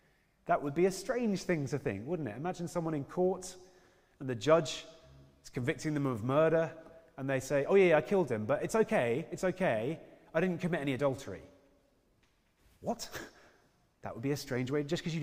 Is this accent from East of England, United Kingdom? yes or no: yes; Cambridge, East of England, United Kingdom; I grew up in Cambridge, and every summer in Cambridge, it was hilarious.